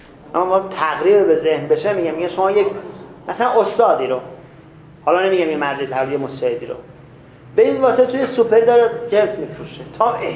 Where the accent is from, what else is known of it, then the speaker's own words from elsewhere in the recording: Iran; خیلی فرق کنه که بعد قیافه فهمید که ما ایرانی هستیم